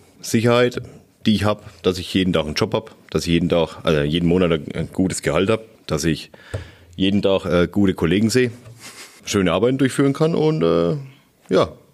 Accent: Humbrechtshausen, Bavaria, Germany; Humbrechtshausen.

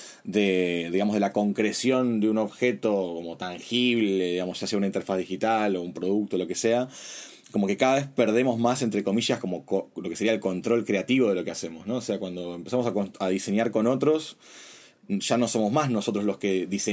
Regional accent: Buenos Aires, Argentina; yo soy de acá de Buenos Aires, de Argentina. Me formé acá en la Universidad de Buenos Aires como diseñador industrial

